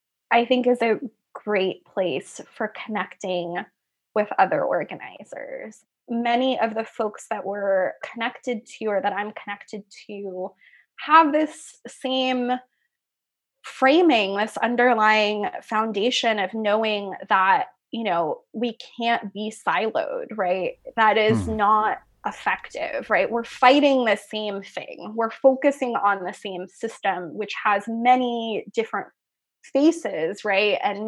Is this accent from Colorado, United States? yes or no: no; Cumberland, Maryland, United States; I grew up in Cumberland, Maryland, which is nestled in the Appalachian Mountains out in Western Maryland.